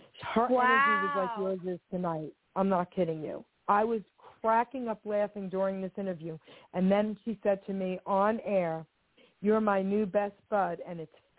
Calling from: New Jersey, United States; sweetheart. I'm calling from New Jersey.

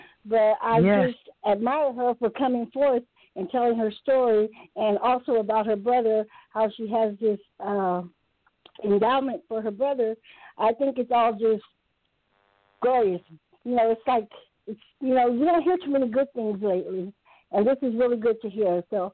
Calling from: San Jose, California, United States; I'm calling from San Jose, California.

